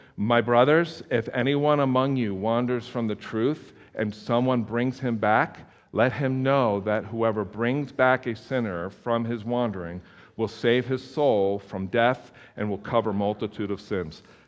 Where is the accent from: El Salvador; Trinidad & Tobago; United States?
United States; East Coast; because I grew up on the East Coast, right?